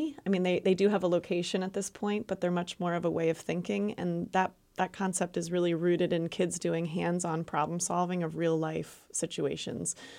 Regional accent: Allentown, Pennsylvania, United States; So I grew up in Allentown and went to Allen High School and finished Allen and ended up at Vanderbilt University in Tennessee, which was a really different experience coming from Allentown, but was great.

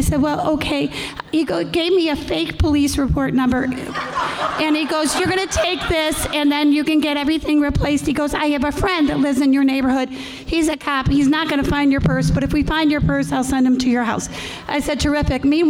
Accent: Illinois, United States; I'm from Illinois.

